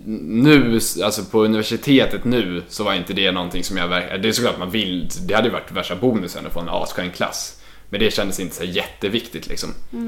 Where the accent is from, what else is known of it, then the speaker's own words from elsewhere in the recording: Sweden; jag kommer från Sverige och känner ingen här typ.